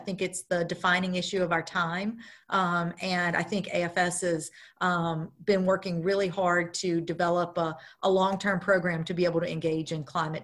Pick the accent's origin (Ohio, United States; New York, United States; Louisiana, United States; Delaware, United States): Louisiana, United States; And I'm from Louisiana, and so it will always be my favorite fish.